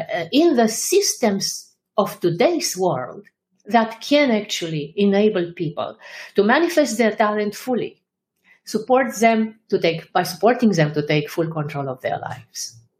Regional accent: Washington, District of Columbia, United States; when I'm at events and I tell them that I'm from Washington, D.C., I like to joke that I live in the capital of the universe, yes, Washington, D.C.

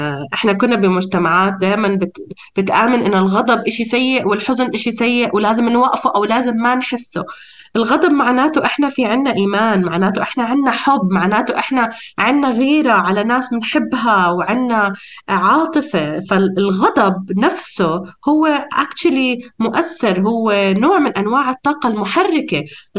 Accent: Palestine; also born or lived in England / Lebanon; now in Dubai, United Arab Emirates; بشتغل بدبي حالياً، بس درست في إنجلترا وفي لبنان، وأنا أصلي فلسطيني.

